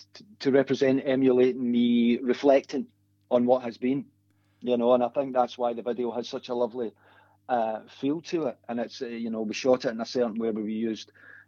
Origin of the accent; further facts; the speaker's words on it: Clydebank, Scotland, United Kingdom; me growing up in Clyde Bank